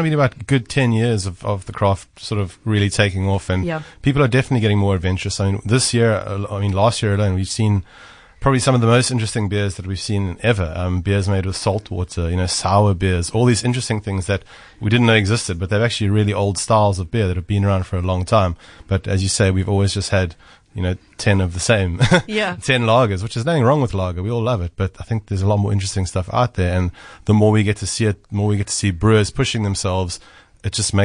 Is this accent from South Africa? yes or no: yes; Durban, KwaZulu-Natal, South Africa; I grew up in Durban